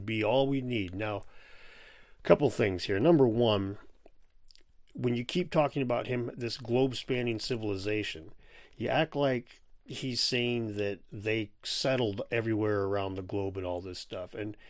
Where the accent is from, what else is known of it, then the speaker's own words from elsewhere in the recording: United States; Now, I'm an American that worked construction, so meters are foreign to me.